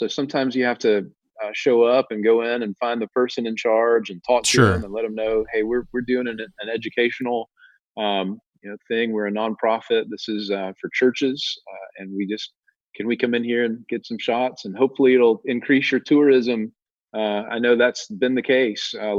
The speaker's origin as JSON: {"language": "English", "region": "Southern United States", "country": "United States", "accent": "Southern drawl", "said": "I'm a Southerner, you know, I can't help it."}